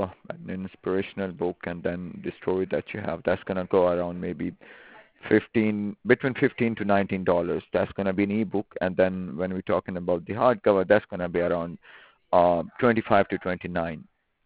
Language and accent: English; Pakistan; I'm Asian. I'm from Pakistan originally. My parents are from Pakistan.